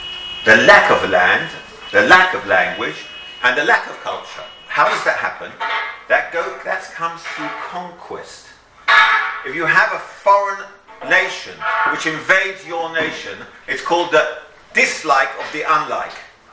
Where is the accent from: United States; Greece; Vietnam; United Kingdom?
United Kingdom; England; I'm an Englishman. I live in England, and I speak English, and I love beer.